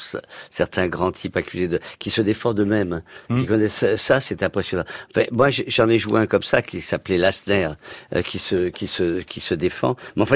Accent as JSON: {"language": "French", "region": "the Midi", "country": "France", "said": "je suis du Midi, c'est pour ça que j'ai le bourgeois gentilhomme"}